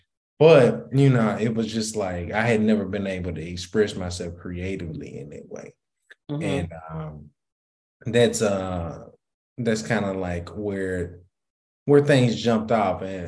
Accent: Raleigh, North Carolina, United States; also born or lived in Memphis, Tennessee; I grew up, first half of my life, I grew up in Orange Mound. Second half of my life, I grew up in Raleigh.

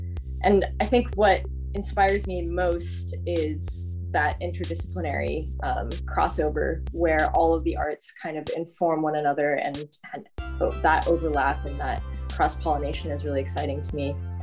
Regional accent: Santa Barbara, California, United States; I grew up here in Santa Barbara, so I went through Music and Arts Conservatory, which is kind of an interdisciplinary arts conservatory

